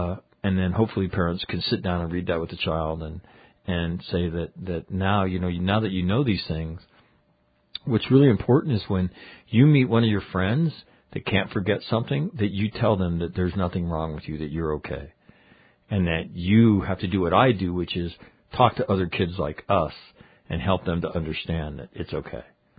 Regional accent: Sacramento, California, United States; A year later, we were in my hometown of Sacramento where this had happened

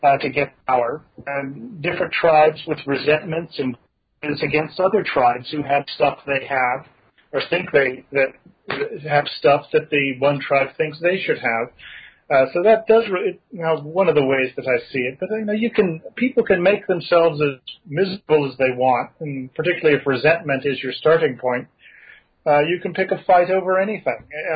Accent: Alexandria, Virginia, United States; But when I was little, I'm from Alexandria.

